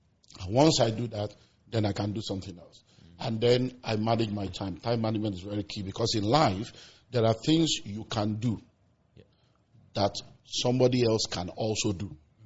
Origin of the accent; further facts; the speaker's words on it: Nigeria; I'm a Nigerian. I'm a Christian.